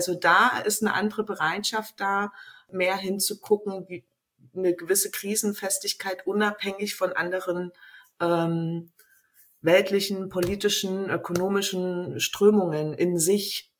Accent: East Germany, Germany; also ich bin halt in Ostdeutschland groß geworden

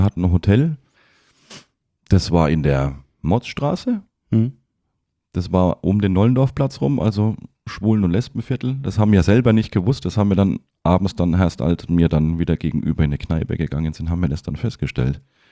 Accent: Schweinfurt, Bavaria, Germany; born there; now in Berlin, Germany; Ja, ich bin gebürtiger Schweinfurter

